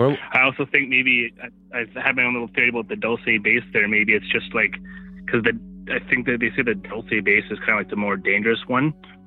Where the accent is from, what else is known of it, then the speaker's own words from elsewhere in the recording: Brandon, Manitoba, Canada; I'm from Brandon, Manitoba.